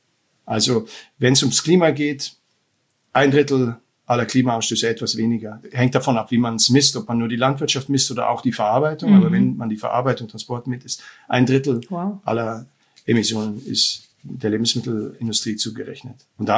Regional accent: Munich, Bavaria, Germany; weil wir sind ja aus dem alpinen Raum, ja, und ich bin ursprünglich aus München.

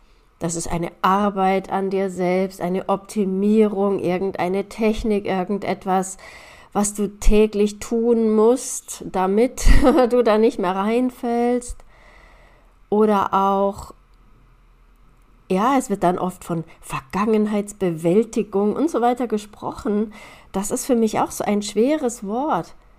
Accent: Bavaria, Germany; in meinem Heimatort in Bayern

